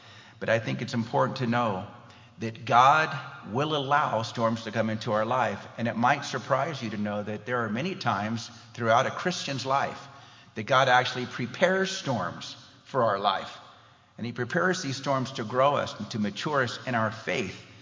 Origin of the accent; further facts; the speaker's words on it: California, United States; I grew up in California in my younger years